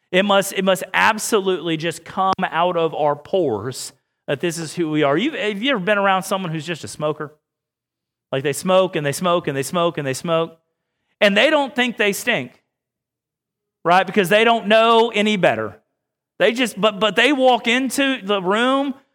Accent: Houston, Texas, United States; I grew up in Houston

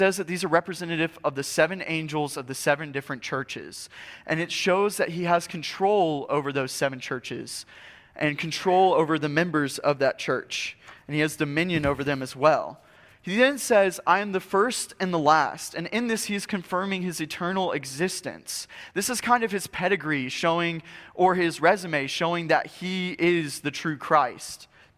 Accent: the South, United States; Growing up in the South, we love college football a little bit more than we love, like, NFL football.

